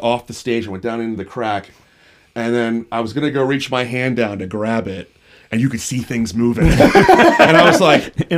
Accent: Westminster, United States; We're from the county. We're from Westminster.

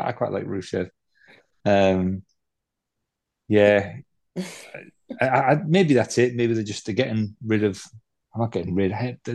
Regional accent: United Kingdom; I kind of thought, as a Brit, I'd have stopped him 30 seconds in and said, "No, I'm rubbish."

